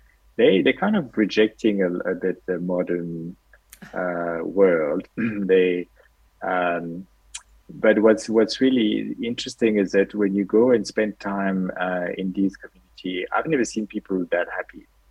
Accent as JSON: {"language": "English", "country": "Madagascar", "tie": "born or raised there", "also_born_or_lived": "Réunion", "said": "it has a lot to do with the fact that I grew up in Madagascar and in Reunion Island, so being exposed to a lot of spices"}